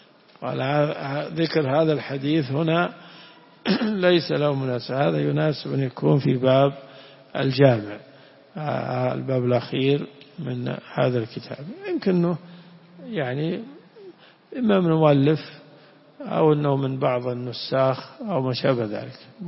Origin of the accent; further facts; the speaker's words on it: Najd, Saudi Arabia; لكن عندنا في نجد المشهور الله يجزاك